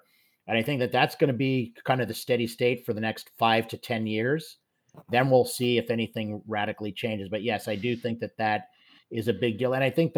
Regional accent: California, United States; I am from Silicon Valley, as you guys know, and we really do have earthquakes.

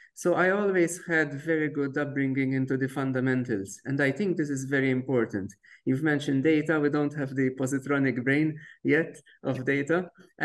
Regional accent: Malta; moved away; also born or lived in United Kingdom; so I grew up in Malta initially, and then I did my PhD and my education in the UK.

